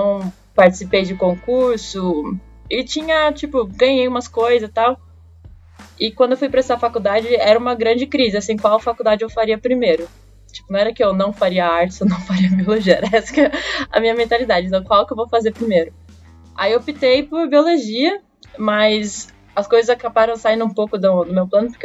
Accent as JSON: {"language": "Portuguese", "town": "Santa Isabel", "region": "São Paulo", "country": "Brazil", "tie": "born or raised there", "said": "eu sou nascida em São Paulo, capital, mas eu fui criada em Santa Isabel, que é uma cidadezinha na Dutra, no caminho do Rio de Janeiro. É, a minha família vem de lá, por isso que eu cresci lá"}